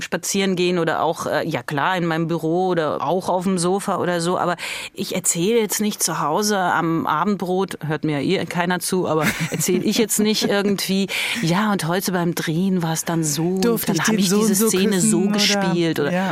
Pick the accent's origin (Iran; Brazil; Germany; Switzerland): Iran; Tehran; first language German; Deutsch ist im wahrsten Sinne des Wortes meine Muttersprache. Und ich war auch auf der deutschen Schule in Teheran.